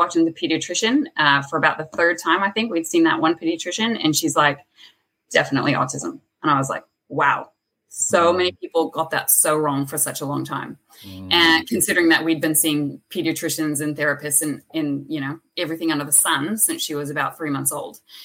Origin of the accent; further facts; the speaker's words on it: California, United States; moved away as an adult; now in Australia; So I am originally from California. I came out to Australia when I was 24. And I started my life here, fell in love with the Aussie lifestyle and found an opportunity to be able to stay.